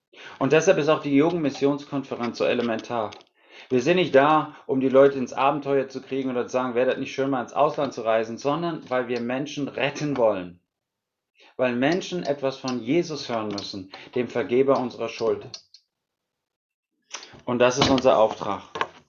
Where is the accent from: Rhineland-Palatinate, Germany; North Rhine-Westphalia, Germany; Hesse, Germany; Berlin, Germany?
Rhineland-Palatinate, Germany; Wir kommen ja aus Rheinland-Pfalz, das ist ein Burgenland.